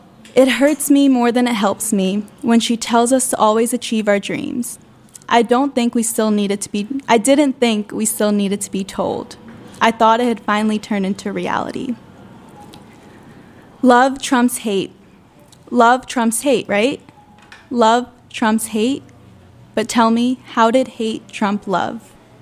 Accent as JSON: {"language": "English", "region": "Mississippi", "country": "United States", "tie": "born there", "lives_now": "Philadelphia, United States", "said": "I was born in Mississippi, and I now live outside Philadelphia, and I'm here in D.C. for the summer."}